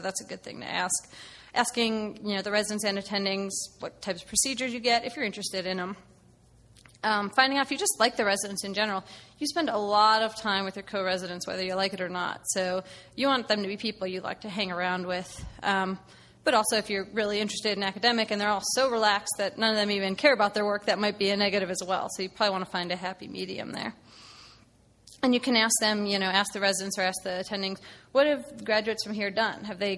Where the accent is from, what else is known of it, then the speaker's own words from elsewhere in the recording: Ohio, United States; I'm from Ohio, so I applied to like an Ohio State prelim year and some other one in Cleveland